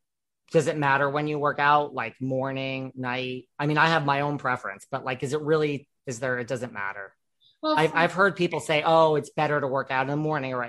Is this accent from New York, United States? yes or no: yes; New York, United States; I'm such a New Yorker.